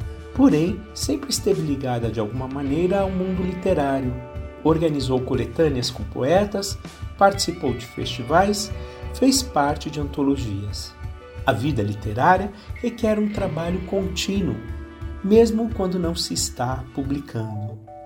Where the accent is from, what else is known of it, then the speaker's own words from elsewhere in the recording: Curitiba, Paraná, Brazil; born there; Nasci em Curitiba, mas frequento o litoral desde bebê.